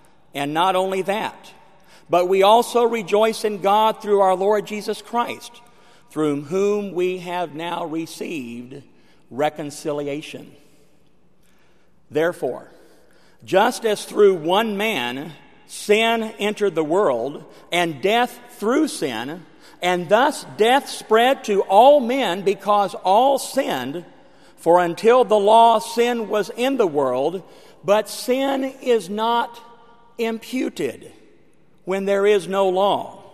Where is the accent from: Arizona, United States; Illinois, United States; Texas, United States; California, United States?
Texas, United States; Houston; also born or lived in St. Louis, United States; that I've had the chance in my life to live both in a major metropolitan city like St. Louis. I grew up in Houston.